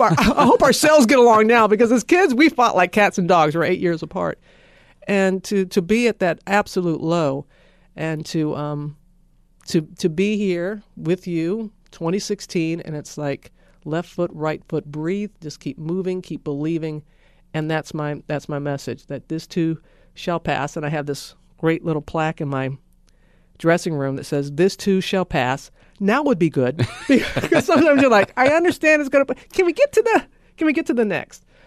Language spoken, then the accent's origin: English; Pascagoula, Mississippi, United States; What are the chances that we're both gay, we both had breast cancer, and we're both from Pascagoula?